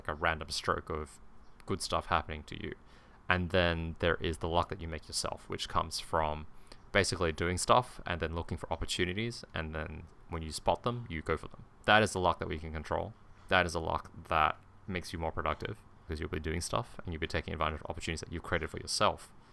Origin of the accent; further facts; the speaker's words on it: Australia; for example, I'm from Australia, we have a great social security network, we have free public healthcare.